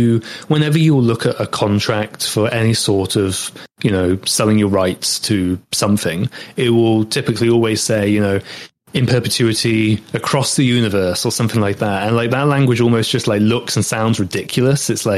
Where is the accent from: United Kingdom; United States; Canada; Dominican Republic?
United Kingdom; accent: British; because obviously I'm British and that's my accent